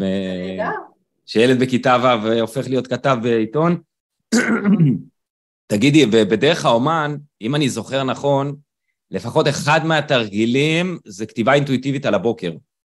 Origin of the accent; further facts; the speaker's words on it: Eilot, Southern District, Israel; אני הייתי בקיבוץ אילות, גדלתי בקיבוץ אילות